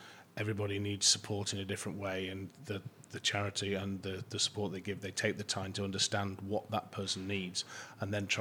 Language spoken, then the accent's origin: English; Sheffield, Yorkshire and the Humber, United Kingdom; born there; also born or lived in Rotherham